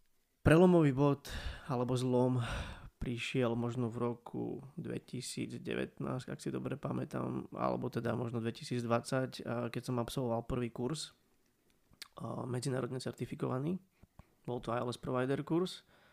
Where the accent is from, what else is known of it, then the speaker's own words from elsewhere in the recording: Poprad, Prešov Region, Slovakia; ale keďže som Popradčan